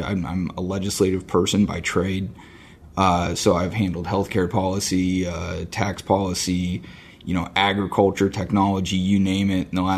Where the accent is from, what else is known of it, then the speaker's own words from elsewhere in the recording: Ohio, United States; moved away as an adult; now in Washington, United States; And I am originally from Ohio.